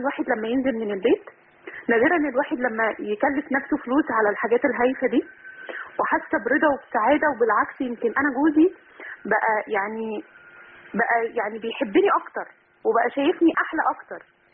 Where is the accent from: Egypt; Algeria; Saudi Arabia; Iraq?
Saudi Arabia; من السعودية.